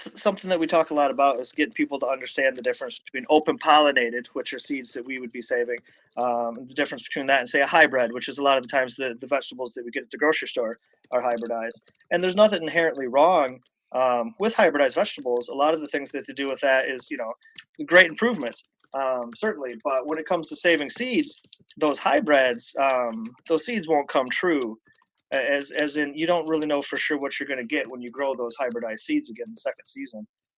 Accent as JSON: {"language": "English", "region": "Michigan", "country": "United States", "tie": "born or raised there", "said": "You know, I'm from Michigan. I was born and raised, you know, within 50 miles of where I live right now, as a matter of fact."}